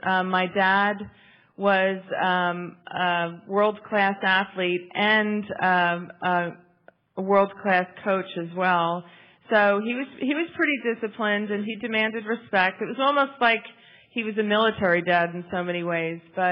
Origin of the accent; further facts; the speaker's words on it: Caldwell, New Jersey, United States; In a town named Caldwell, New Jersey, which is, you know, now very well known because it's the home of Tony Soprano. Anyway, it's a really nice hometown, a suburb of New York.